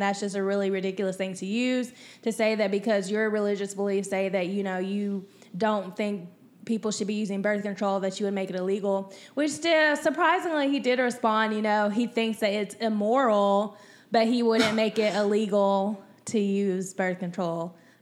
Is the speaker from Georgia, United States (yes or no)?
yes; Georgia, United States; And that's my home state of Georgia.